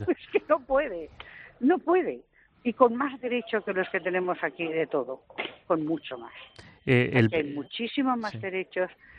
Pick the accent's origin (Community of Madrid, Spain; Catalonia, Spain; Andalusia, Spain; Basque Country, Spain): Catalonia, Spain; Barcelona; Soy catalana, pero española. Soy española, he nacido en España. Afortunadamente en Cataluña, porque me gusta mi ciudad